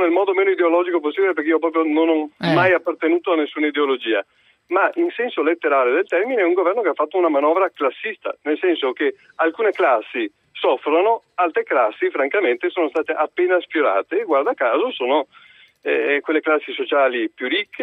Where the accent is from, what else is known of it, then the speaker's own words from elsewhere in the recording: Padua, Veneto, Italy; Sono di Padova, in un giorno di festa vado a San Miniato.